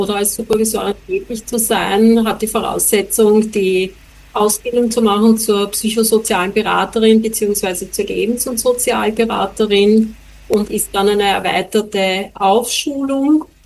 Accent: Fischamend, Lower Austria, Austria; now in Vienna, Austria; ich wohne am Stadtrand von Wien. Ich komme aus Fischerment. Das ist oder im Bezirk Bock an der Leitha.

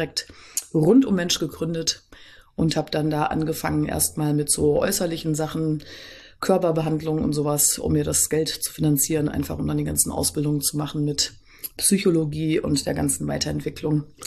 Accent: Fulda, Hesse, Germany; born there; ich bin hier in Fulda geboren. War dann mal zeitweise weg, aber bin wieder wie viele Fuldaer zurückgekommen in die schöne Rhön. Und bin auch gerne hier.

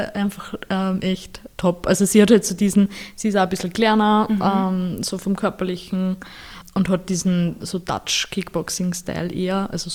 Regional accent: Upper Austria, Austria; bei mir daheim, in meinem Dorf, wo ich herkomme, in Oberösterreich

